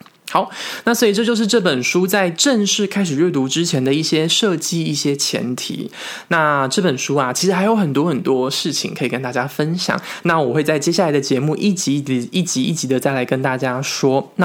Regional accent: Taiwan; 岛屿台湾是我们的家乡，但是平常的旅行我们可能都看着远方，看着其他的地方，而没有想到去探索自己的家乡

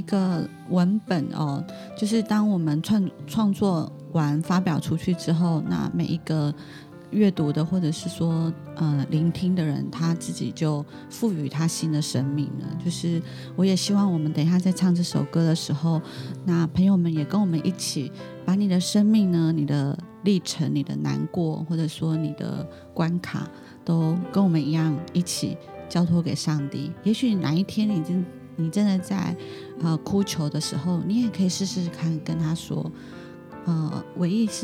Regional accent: Taiwan; first language Taiwanese Hokkien; 我爸妈都是台湾人，我小时候也是说台语

